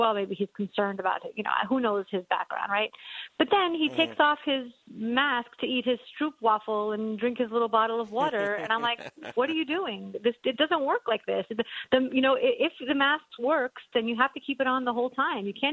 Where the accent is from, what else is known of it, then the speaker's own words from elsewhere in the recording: New York, United States; now in Florida, United States; I do feel uniquely situated as a New Yorker, as an ex-New Yorker, and as a Jew, and as a now Floridian to talk about this.